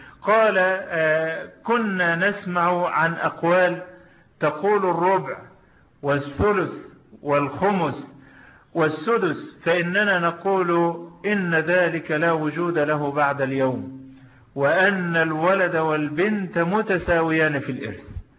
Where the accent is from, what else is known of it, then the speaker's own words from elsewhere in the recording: Egypt; وعندنا في مصر